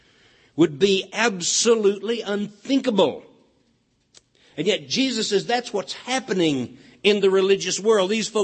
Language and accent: English; Texas, United States; But there was one young lady there from Virginia, and when she found out I was from Texas, she said, "Oh, you are so common."